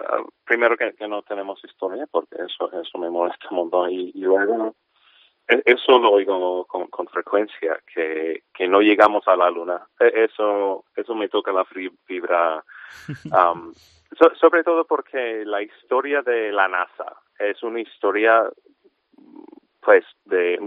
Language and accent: Spanish; California, United States; Hombre, yo soy de California, entonces California es el mejor estado, ¿no?